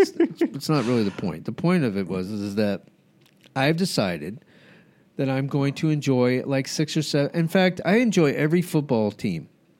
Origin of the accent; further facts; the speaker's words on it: New Mexico, United States; it was just the area I grew up in. I grew up in New Mexico.